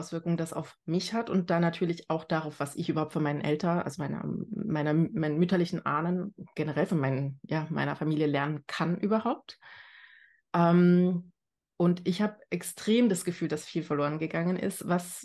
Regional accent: East Germany, Germany; ich komme aus Ostdeutschland, ich habe das dort nicht gehabt, ich habe das hier nicht.

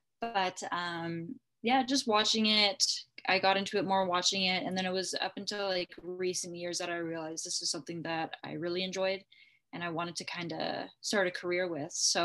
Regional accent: Canada; So to have that also as a Canadian, it's like, that's awesome. So she's like pretty worshipped here.

